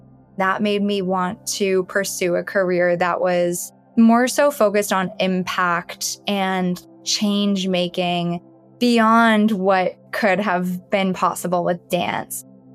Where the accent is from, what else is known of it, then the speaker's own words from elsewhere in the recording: Toronto, Ontario, Canada; I'm from Canada, so I'm based in Toronto. I grew up here.